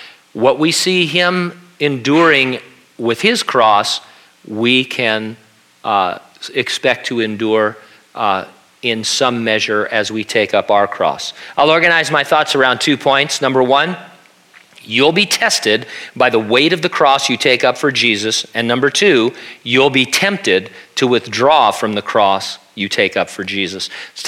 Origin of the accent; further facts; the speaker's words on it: United States; I love living in America. I love being an American.